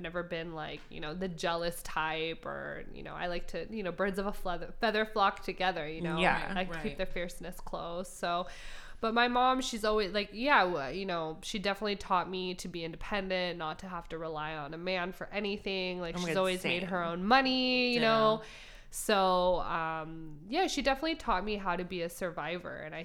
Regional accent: California, United States; I grew up in the Bay Area, and I had friends.

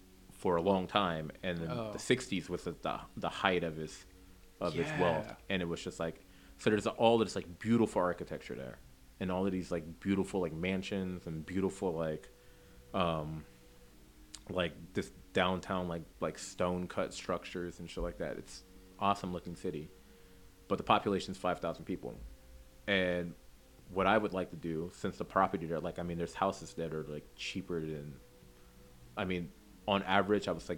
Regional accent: Tucson, Arizona, United States; also born or lived in San Francisco / Houston / Chicago; now in Oakland, United States; You know, like I'm from San Francisco originally. I grew up in Tucson, and I like lived in Houston and Chicago.

